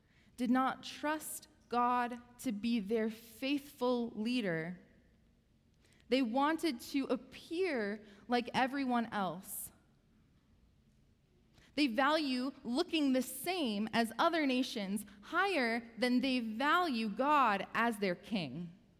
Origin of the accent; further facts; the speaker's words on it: Edmonton, Alberta, Canada; I'm originally from Edmonton, Alberta.